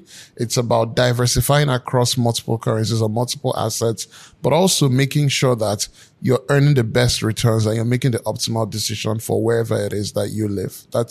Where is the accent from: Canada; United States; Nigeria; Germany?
Nigeria; And again, I'm Nigerian.